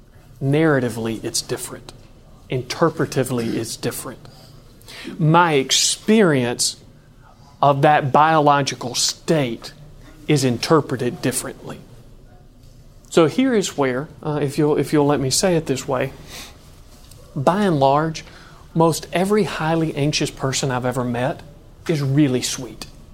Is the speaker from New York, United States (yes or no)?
no; Kentucky, United States; I'm from Kentucky. We grew up 30 minutes from the nearest McDonald's. When they paved the road in front of our house, my brother was not happy because it meant we didn't live in the country anymore.